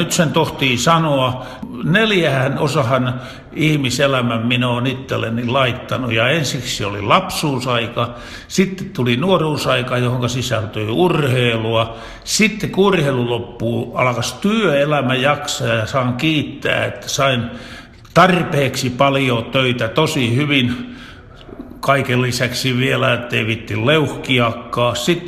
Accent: South Ostrobothnia, Finland; meillä Etelä-Pohjanmaalla

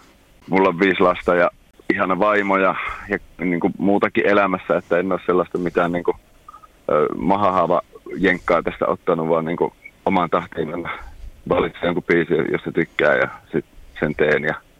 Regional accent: Raahe, North Ostrobothnia, Finland; Mä oon Raahesta lähtöisin ja oon soitellut musaa lapsesta asti

